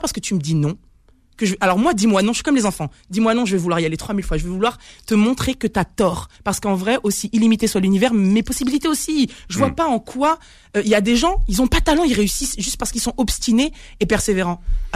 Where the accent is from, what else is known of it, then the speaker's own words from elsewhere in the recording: Nantes, Pays de la Loire, France; je viens de province, je viens de Nantes